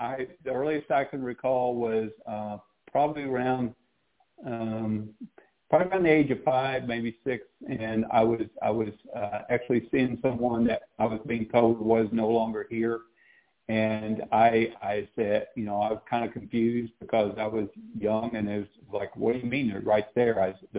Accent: Midwest, United States; And then I was raised in the Midwest, so, you know, these kind of things you just didn't talk about.

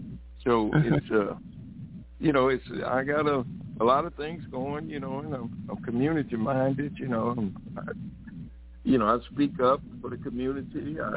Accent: Beaumont, Texas, United States; born there; now in Dallas, United States; I was born in Beaumont, Texas.

